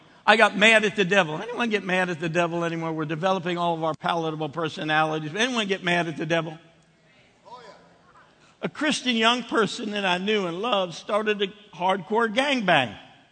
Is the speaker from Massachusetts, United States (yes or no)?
no; New Jersey, United States; I had an assignment to go to where I grew up in New Jersey to plant a church.